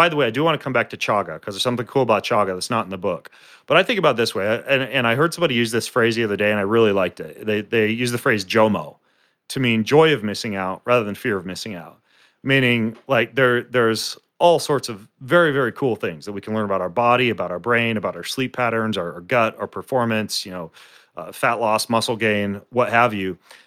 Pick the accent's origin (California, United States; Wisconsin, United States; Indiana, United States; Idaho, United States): Idaho, United States; Well, I grew up in North Idaho. I was homeschooled.